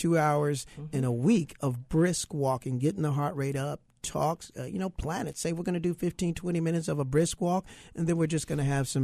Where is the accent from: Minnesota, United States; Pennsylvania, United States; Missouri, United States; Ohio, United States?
Ohio, United States; Toledo; I'm from Toledo, Ohio, as you know.